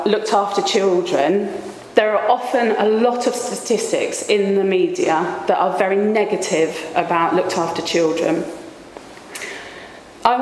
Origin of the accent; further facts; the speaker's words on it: Medway, South East England, United Kingdom; born there; I'm rather local. I was born in Medway